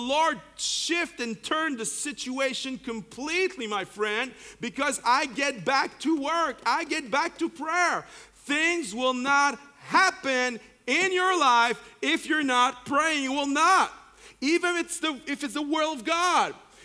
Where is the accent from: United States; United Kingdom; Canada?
Canada; Freaking out. As a Canadian, just freaking out.